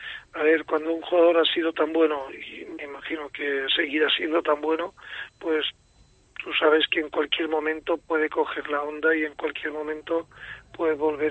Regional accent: Spain; somos españoles

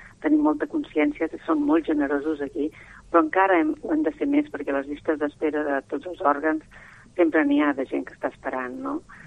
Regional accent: Vilafranca del Penedès, Catalonia, Spain; Jo soc de Vilafranca del Penedès, a 50 quilòmetres de Vilafranca, em va dir, vés-te'n a Bellvitge.

